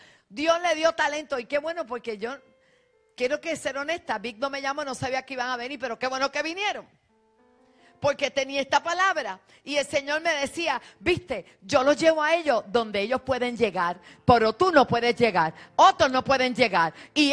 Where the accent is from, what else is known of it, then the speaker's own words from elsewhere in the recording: New York, United States; born there; Yo nací en Nueva York.